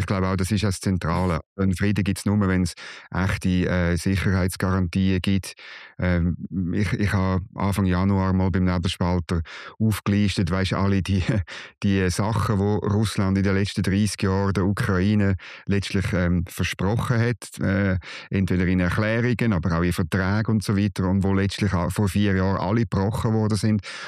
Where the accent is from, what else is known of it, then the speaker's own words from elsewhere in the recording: Switzerland; Bei uns in der Schweiz ist Frühling